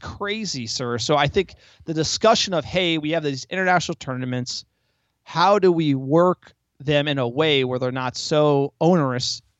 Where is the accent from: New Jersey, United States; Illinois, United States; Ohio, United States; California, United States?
New Jersey, United States; Sir, I'm from New Jersey. I will shout louder than you so you listen to my opinion.